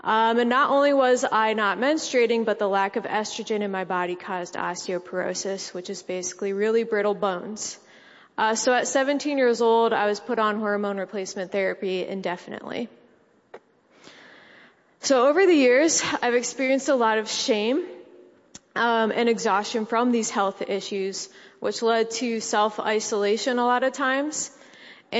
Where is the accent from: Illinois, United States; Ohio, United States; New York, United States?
Ohio, United States; Hudson; I grew up in Hudson most of my life.